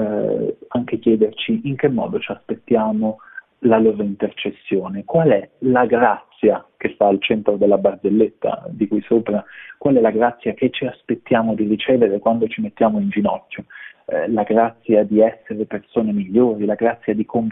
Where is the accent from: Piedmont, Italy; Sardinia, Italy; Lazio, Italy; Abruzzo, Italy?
Abruzzo, Italy; voi sapete forse che sono abruzzese